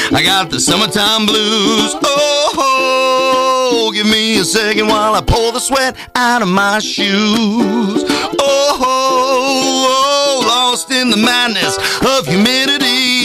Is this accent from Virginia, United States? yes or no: yes; Virginia, United States; now in Florida, United States; It's Florida. And I'm from Virginia.